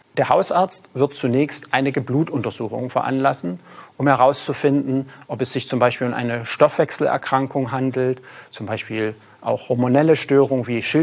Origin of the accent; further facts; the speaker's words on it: Leipzig, Saxony, Germany; born there; Ich bin in Leipzig geboren, habe auch in Leipzig an der dortigen Universität Medizin studiert